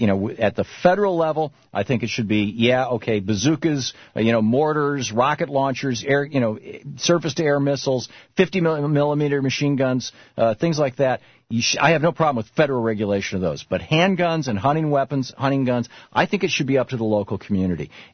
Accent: Michigan, United States; also born or lived in Detroit; Although we lived in Detroit, our oldest daughter was born in Detroit. I grew up in Michigan.

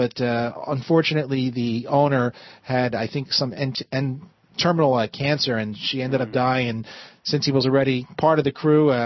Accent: Pennsylvania, United States; Now, I'm from Pennsylvania. I know it's A-L-T-O-O-N-A, but, you know.

